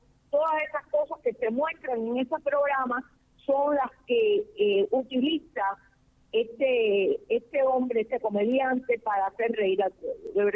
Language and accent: Spanish; Cuba; yo tengo doble nacionalidad, yo soy española y soy cubana